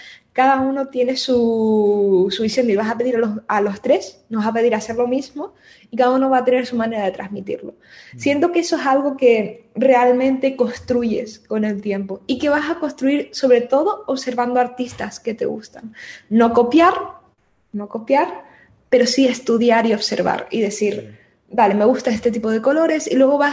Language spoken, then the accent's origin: Spanish; Canary Islands, Spain; Voy a ir a uno aquí en las islas, que yo soy canaria.